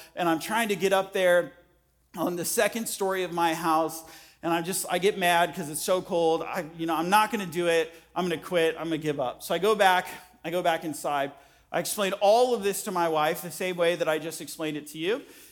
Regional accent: Arizona, United States; moved away; also born or lived in Ohio; The first time I ever hung up Christmas lights in Ohio, because we're originally from Arizona, we came to Ohio.

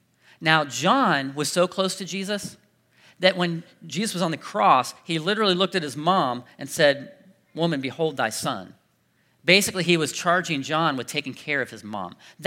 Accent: Ohio, United States; But I grew up in Central Ohio, and I'm the youngest of six kids, so we had this really big family

